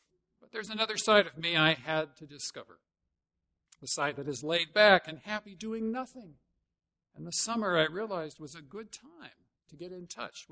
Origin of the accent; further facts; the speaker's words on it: Arizona, United States; now in California, United States; Now, even though I grew up in Arizona and I should have expected this, it bothered me a lot, because I had just come back from 12 years in California